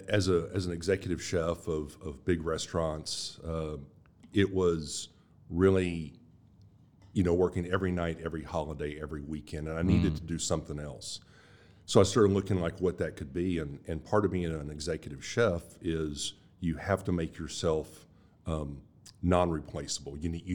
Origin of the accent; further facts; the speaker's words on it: Austin, Texas, United States; moved away as an adult; also born or lived in France; I grew up in South Austin, and my family's home place is just down the street here from y'all out here in the hills.